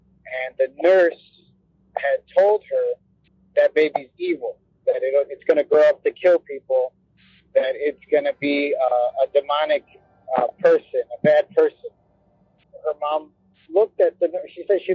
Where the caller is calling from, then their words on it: Chicago, Illinois, United States; I'm calling in from Chicago.